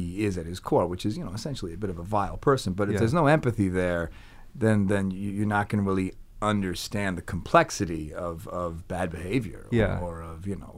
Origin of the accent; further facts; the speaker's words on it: Boston, Massachusetts, United States; You know, I grew up in Boston. I grew up in a very Italian family.